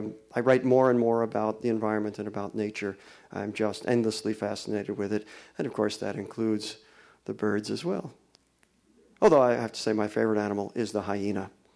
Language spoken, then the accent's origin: English; New York, United States; now in Los Angeles, United States; I grew up in New York. I had never been west of the Hudson River till I was in my early 20s. And then I went all the way west to Buffalo because I married a Buffalo gal.